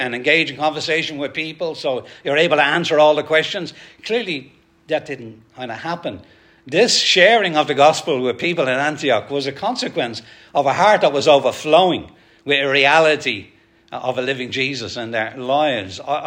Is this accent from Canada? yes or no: no; Ireland; moved away; also born or lived in England; When I was in 1986, I emigrated from Ireland to England. And I used to I lived in Southall for about 8 years. That's West London.